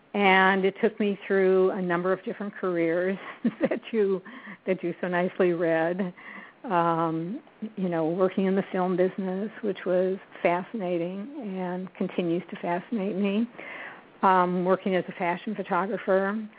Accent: Michigan, United States; Now, I think I'd been to Canada because I grew up in Michigan, which is close by.

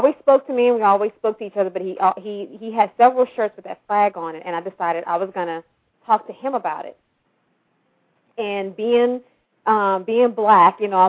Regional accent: Louisiana, United States; I had to write a paper on, because I'm from Louisiana

